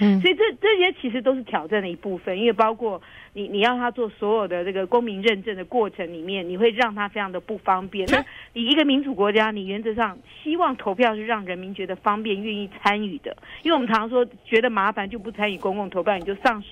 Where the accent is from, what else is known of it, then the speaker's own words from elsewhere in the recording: Taiwan; now in United States; 因为我们在台湾长大的就不太一样